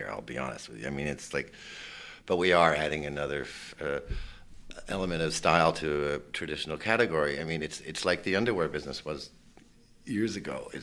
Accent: Canada; I didn't have a green card. Because I'm Canadian, by the way.

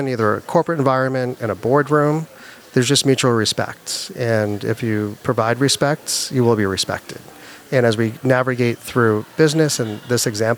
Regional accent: Boston, Massachusetts, United States; I am a Bostonian.

